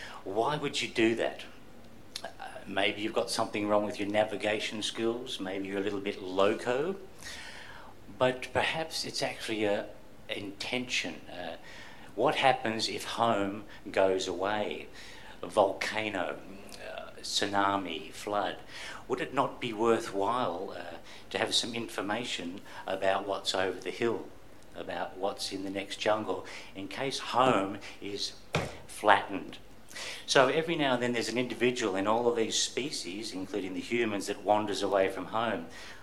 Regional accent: Melbourne, Victoria, Australia; born there; I was born in Melbourne many football seasons ago. I went to art school in Melbourne at VCA. That was in the early 80s, after which I started travelling

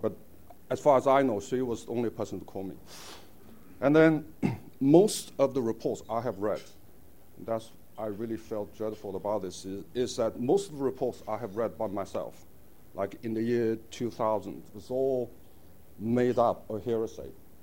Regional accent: Jilin, China; I was really, really showing off for my parents and my folks in my hometown in Jilin.

